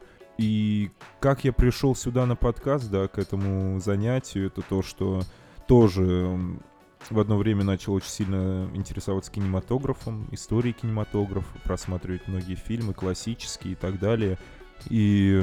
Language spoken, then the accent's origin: Russian; Vladimir, Vladimir Oblast, Russia; Ну, в общем-то, мы из Владимира